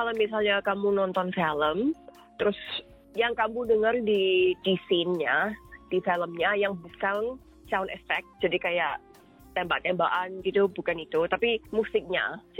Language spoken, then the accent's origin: Indonesian; Indonesia; Kayaknya dikasih Bali ya karena aku dari Indo.